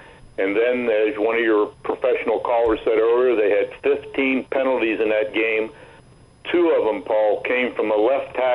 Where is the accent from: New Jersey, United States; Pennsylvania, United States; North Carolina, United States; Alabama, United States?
Pennsylvania, United States; Pittsburgh; and I'm also born and raised in Pittsburgh, and I follow Pitt day to day.